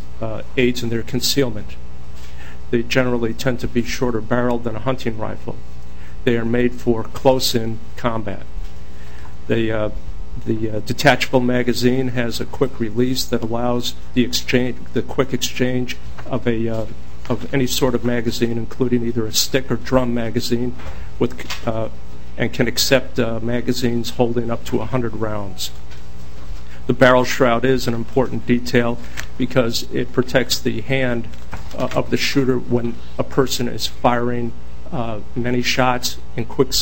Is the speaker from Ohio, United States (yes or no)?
no; Bemidji, Minnesota, United States; I'm from Bemidji, Minnesota.